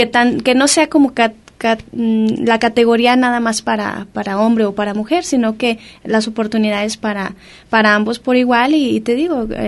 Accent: Santa María, Jalisco, Mexico; Yo soy de Santa María, yo, uh-huh, yo soy de allá, pero pues ya tengo tiempo aquí viviendo.

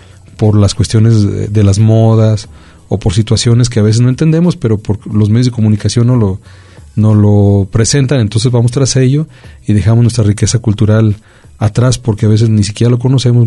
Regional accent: Colotlán, Jalisco, Mexico; como colotlenses o como mexicanos.

